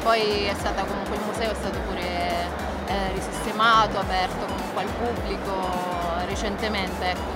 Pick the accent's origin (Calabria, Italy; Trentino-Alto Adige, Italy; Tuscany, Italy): Calabria, Italy; Reggio Calabria; Io Reggio Calabria.